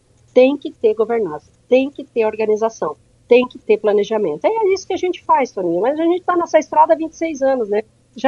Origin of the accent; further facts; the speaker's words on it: Francisco Beltrão, Paraná, Brazil; now in Londrina, Brazil; Eu nasci em Francisco Beltrão, eu sou lá do sudoeste do Paraná.